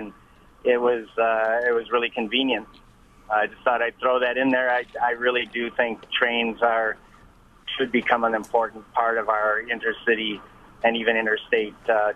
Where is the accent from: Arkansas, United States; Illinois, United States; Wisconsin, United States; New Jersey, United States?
Wisconsin, United States; Racine; now in Madison, United States; I grew up in Racine in the 50s and the 60s